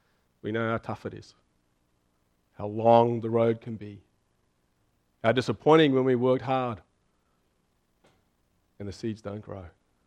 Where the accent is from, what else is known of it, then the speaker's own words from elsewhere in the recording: South Africa; moved away as an adult; now in Brisbane, Australia; When I was 18 years old, I was a migrant. I moved to Brisbane City and from South Africa, and I started out in uni